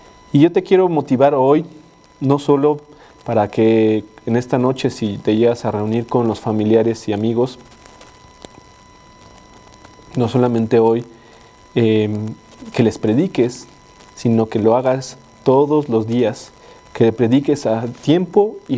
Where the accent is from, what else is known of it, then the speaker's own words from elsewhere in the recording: Mexico; nosotros tenemos una nacionalidad como mexicanos